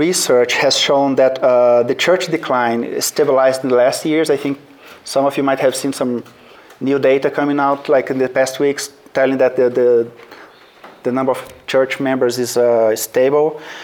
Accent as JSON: {"language": "English", "country": "Brazil", "said": "So I'm originally from Brazil."}